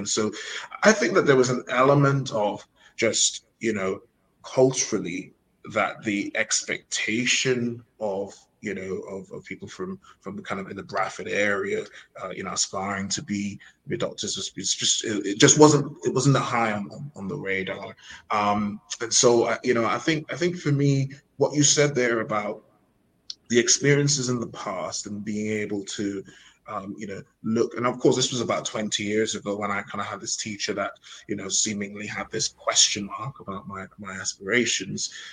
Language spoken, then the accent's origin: English; Jamaica; when we were children in Jamaica, I mean, growing up in Jamaica